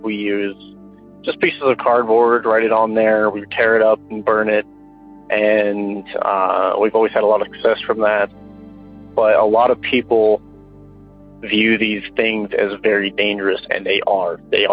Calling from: Utah, United States; Hello, I'm calling in from Utah. … I'm a really recent listener

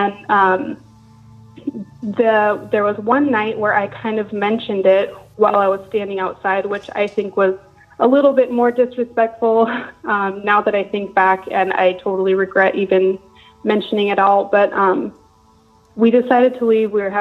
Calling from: Bremerton, Washington, United States; I'm calling from Bremerton, Washington.

